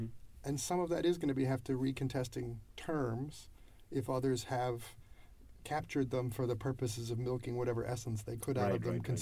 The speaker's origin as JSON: {"language": "English", "country": "United States", "said": "now I'm an American, so I'm speaking about America"}